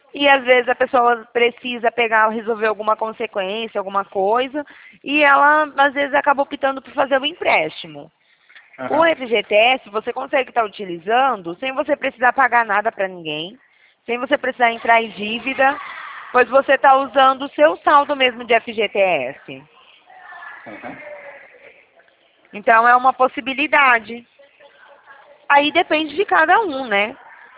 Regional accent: São Carlos, São Paulo, Brazil; sou de São Carlos.

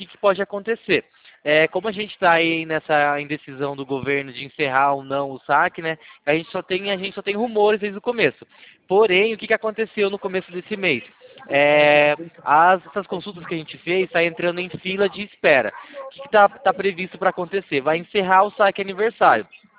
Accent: Itapetininga, São Paulo, Brazil; Eu sou de Itapetininga, no interior de São Paulo.

